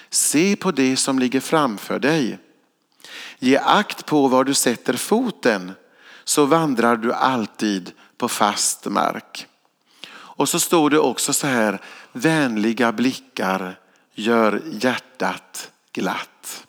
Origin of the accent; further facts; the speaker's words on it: Kalmar County, Sweden; jag är från Öland och var där på sjukhuset i Borgholm.